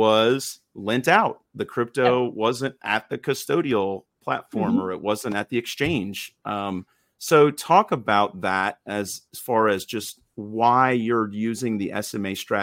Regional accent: Georgia, United States; And I say y'all, cause I'm from Georgia. I'm not, I don't know if I'm allowed to, cause I wasn't born here

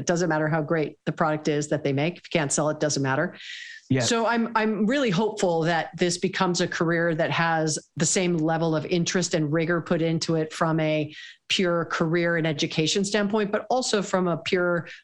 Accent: Hawaii, United States; I was born and raised in Hawaii, actually

